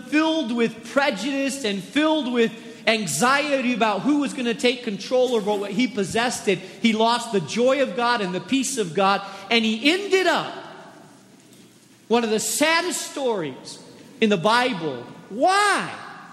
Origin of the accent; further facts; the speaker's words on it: Spain; I grew up in Spain in a little village